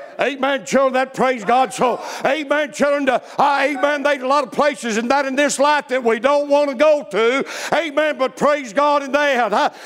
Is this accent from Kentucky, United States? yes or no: yes; Louisville, Kentucky, United States; born there; but I was born in Louisville, Kentucky, amen.